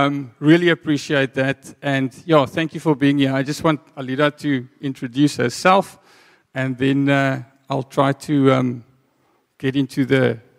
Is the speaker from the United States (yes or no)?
no; Free State, South Africa; English is a second language; now in Cape Town, South Africa; I'm from the Free State, so please excuse my English. I learned English a little bit in school, but most of it Friday evenings from MacGyver and the A-Team.